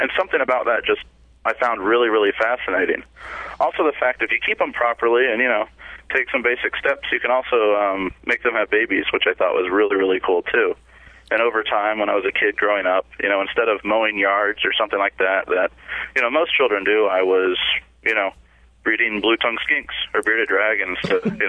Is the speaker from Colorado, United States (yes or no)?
no; Houston, Texas, United States; Well, it all started out when I was 4 years old. I grew up in Houston, Texas, and had horrible, horrible allergies and asthma